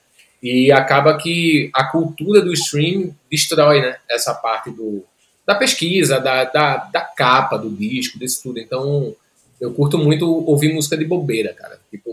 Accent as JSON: {"language": "Portuguese", "region": "Northeast Region", "country": "Brazil", "said": "Ainda mais porque eu sou nordestino, porra. Nordestino escuta de tudo, bicho."}